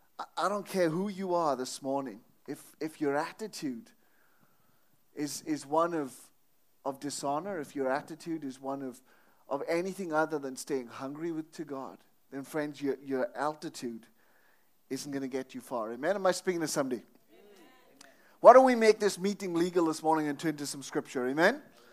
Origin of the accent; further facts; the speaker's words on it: Wales, United Kingdom; I come from a land, I was going to say down under, but I don't. And I'm not from Tasmania, but I come from the land of revival. The people have said Wales.